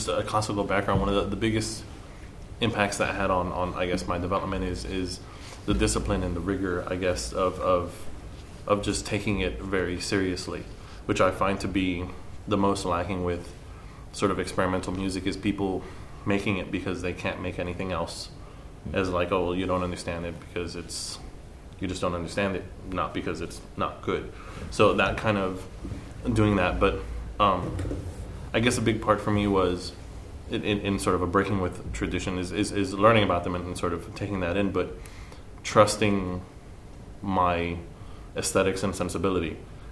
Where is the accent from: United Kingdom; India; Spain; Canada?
Spain; now in United States; not being born in America, I was born in Spain, but spent all, well, nearly all of my life there